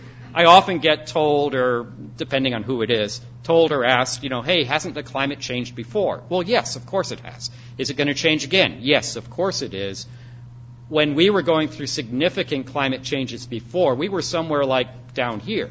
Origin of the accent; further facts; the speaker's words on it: United States; And I was up next, and I said, well, I'm from the United States.